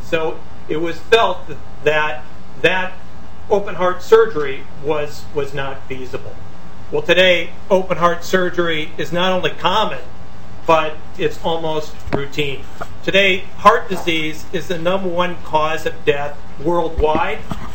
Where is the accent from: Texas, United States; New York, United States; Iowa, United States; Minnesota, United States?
Minnesota, United States; Fairmont; I'm a native Minnesotan. I grew up in Fairmont, Minnesota, attended college at St. John's University, and then received my medical degree from the University of Minnesota.